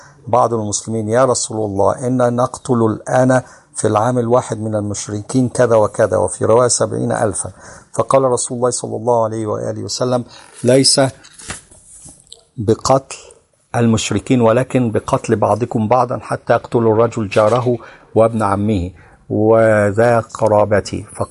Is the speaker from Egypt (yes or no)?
no; Morocco; بل قد شوهد تعاطي الزنا عندنا بالمغرب